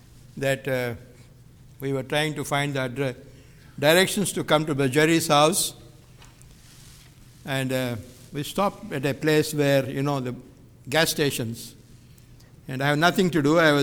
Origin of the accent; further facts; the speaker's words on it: India; accent: Indian; English is a second language; So I've been asked to speak slowly, clearly, and so that you may follow my Indian accent.